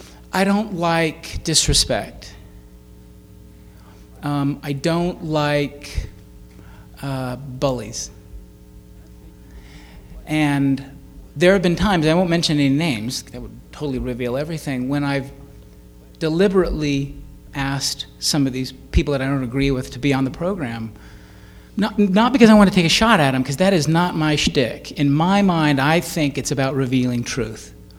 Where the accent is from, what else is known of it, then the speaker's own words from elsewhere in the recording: Bountiful, Utah, United States; now in Salt Lake City, United States; I grew up in Bountiful, Utah, in the Bountiful 16th. And that's where my kids live. I live in Salt Lake.